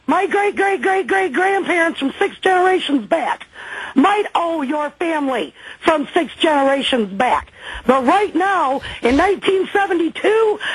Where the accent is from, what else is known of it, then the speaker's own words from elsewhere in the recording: Clarkston, Michigan, United States; And I was born and raised in Clarkston, Michigan. It's like the whitest town in America, all right?